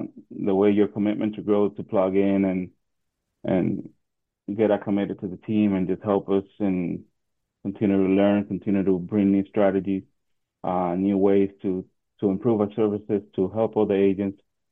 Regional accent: Dominican Republic; I grew up in the Dominican Republic. So I grew up on the street just playing basketball, playing baseball.

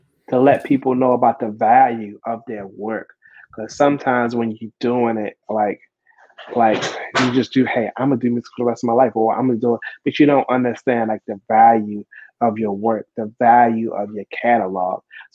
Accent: Baltimore, Maryland, United States; it's in my neighborhood, Cherry Hill. I grew up in Cherry Hill Projects

